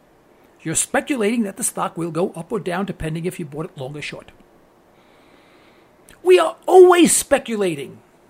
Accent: Harlem, New York, United States; accent: New York; he knew I came from Harlem. And I thought that was kind of neat. Now, I have an accent from New York, but I don't have a black accent

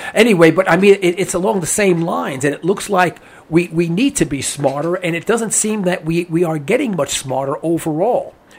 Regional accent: New York, United States; now in Oklahoma, United States; My wife is from Oklahoma. I'm originally from New York.

